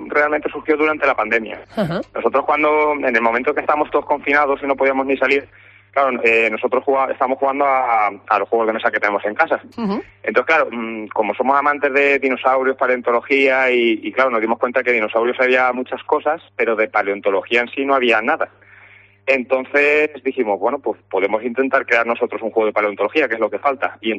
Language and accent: Spanish; Cuenca, Castilla-La Mancha, Spain; Como nosotros somos de Cuenca